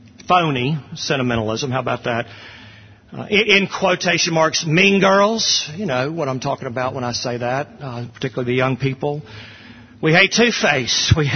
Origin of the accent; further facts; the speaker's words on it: Jackson, United States; We have some out-of-town guests, friends that I grew up with in Jackson